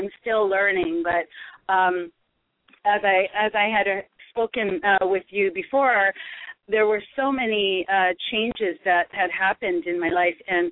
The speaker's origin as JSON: {"language": "English", "region": "Hawaii", "country": "United States", "said": "the way we currently own real estate wasn't natural for me being Hawaiian"}